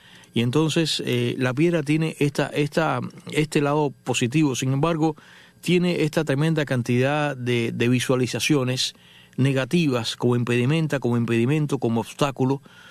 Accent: Cuba; siempre he sido un pelotero muy malo, a pesar de que soy cubano.

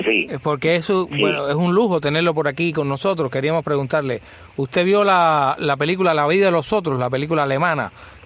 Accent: Cuba; moved away; los que nos fuimos de Cuba

